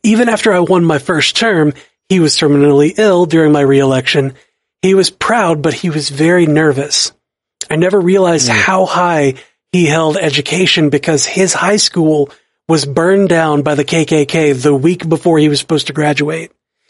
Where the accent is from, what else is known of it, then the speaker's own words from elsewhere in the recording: Detroit, Michigan, United States; also born or lived in Tennessee; I'm an African American and I grew up in Detroit, but I was born down in Tennessee.